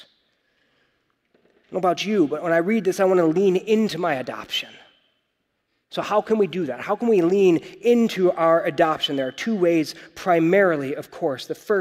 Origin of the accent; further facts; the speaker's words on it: United States; I'm American. We don't do kings, right?